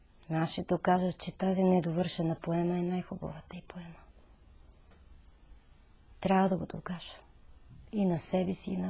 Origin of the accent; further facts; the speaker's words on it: Vietnam; Bulgarian is a second language; now in Bulgaria; Защото знам, че не съм, вече не съм виетнамка. Не се чувствам никак добре там.